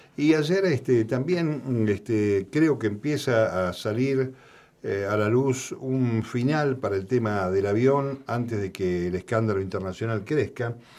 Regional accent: Buenos Aires Province, Argentina; Que como bonaerense y como hombre del conurbano

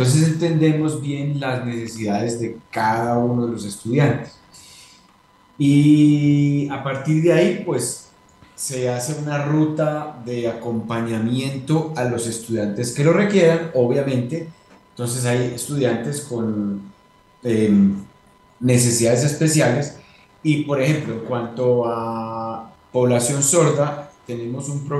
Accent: Manizales, Caldas, Colombia; en Manizales, en mi tierra, y ahí te permite entender mucho la realidad del país

